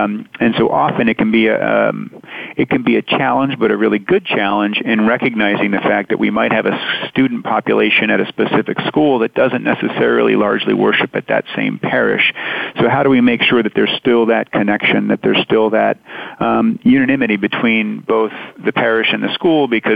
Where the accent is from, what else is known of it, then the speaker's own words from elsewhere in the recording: New York, United States; also born or lived in Garden City, New York / South Carolina; I grew up in New York. I was born in Garden City on Long Island, and lived there till I was about 6 or 7. Moved to South Carolina, actually, for one brief year.